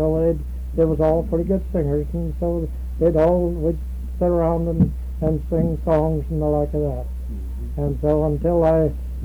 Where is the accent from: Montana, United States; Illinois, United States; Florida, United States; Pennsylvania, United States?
Montana, United States; And it's like I was raised in Montana.